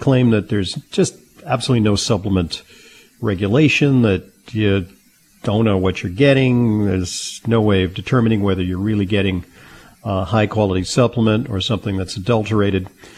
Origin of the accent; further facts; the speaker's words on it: Santa Monica, California, United States; Assemblyman Richard Bloom, who's from my hometown, Santa Monica, California